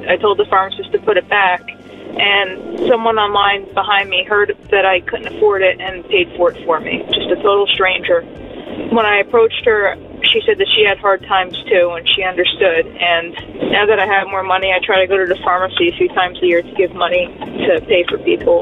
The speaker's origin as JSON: {"language": "English", "town": "Clifton", "region": "New Jersey", "country": "United States", "said": "I'm from Clifton, New Jersey, and I'm calling because back about 10 years ago, I didn't have health insurance"}